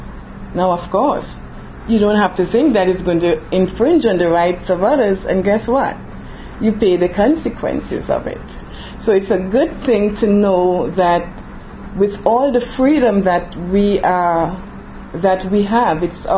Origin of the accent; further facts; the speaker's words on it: Trinidad & Tobago; I came from Trinidad and Tobago. I have my country's flag under there, red, white, and black.